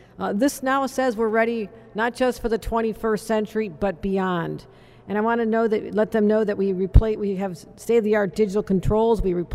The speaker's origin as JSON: {"language": "English", "region": "New York", "country": "United States", "tie": "born or raised there", "said": "it's such a point of pride for me to know that in my home state of New York, we have been leading the way for generations."}